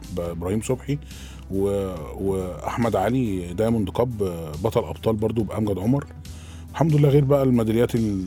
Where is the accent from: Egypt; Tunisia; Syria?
Egypt; والله احنا عندنا في مصر خامات كتير قويه ما شاء الله.